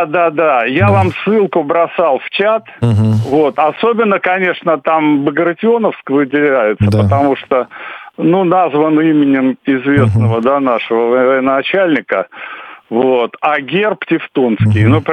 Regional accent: Kaliningrad, Kaliningrad Oblast, Russia; now in Saint Petersburg, Russia; Ну, вообще, я родом из Калининграда

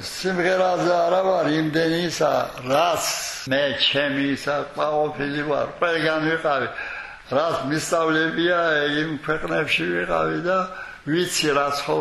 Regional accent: Samegrelo-Zemo Svaneti, Georgia; ჩვენ ახლა მეგრელები ვართ საქართველოში

